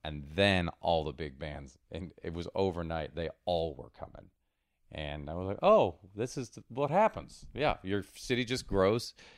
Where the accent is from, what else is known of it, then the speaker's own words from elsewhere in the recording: Rome, Lazio, Italy; also born or lived in Seattle / New Jersey; now in United States; I was born in Rome. We moved to Seattle, which my father, when he first got there, hated it and said, literally, he set out.